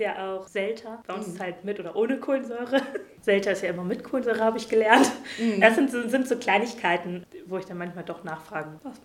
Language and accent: German; Lower Saxony, Germany; Nee, ich komme tatsächlich eigentlich aus der Region Hannover. Ich bin wegen meinem Mann hergezogen, genau.